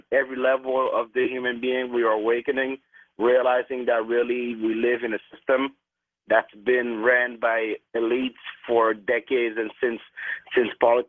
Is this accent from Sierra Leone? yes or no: no; DR Congo; now in Ottawa, Canada; I come from Congo Democratic Republic.